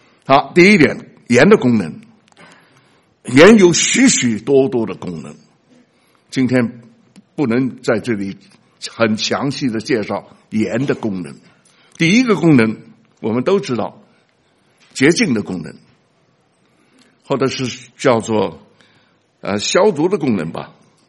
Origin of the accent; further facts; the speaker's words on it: China; 我是中国人，我说中国话，我吃中国饭，我有的选择吗？我是中国人，没法选择的啊。